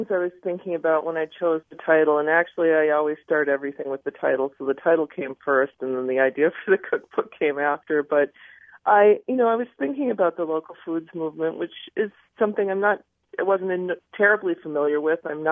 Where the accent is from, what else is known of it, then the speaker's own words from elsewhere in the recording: Wahpeton, North Dakota, United States; I grew up in Wahpeton, North Dakota. It's on the border of Minnesota and just a few miles above the South Dakota border. My home reservation is in the middle of North Dakota on the Canadian border.